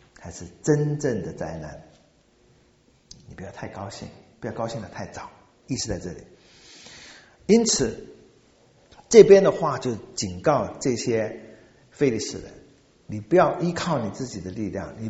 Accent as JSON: {"language": "Chinese", "country": "China", "said": "那对我们中国人来讲"}